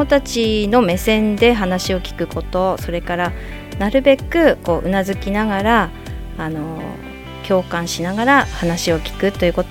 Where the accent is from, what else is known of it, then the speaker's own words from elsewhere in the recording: Yuzawa, Akita, Japan; 出身は湯沢市です。住んでいるところは太夫です。太夫に住んでから25年になります。